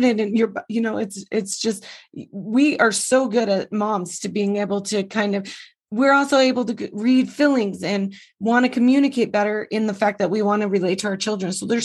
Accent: Utah, United States; I was born and raised in Utah. Like I said, a very, you know, conservative, very religious state.

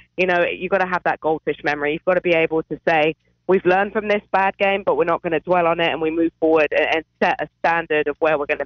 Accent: England, United Kingdom; Oh, I'm still English.

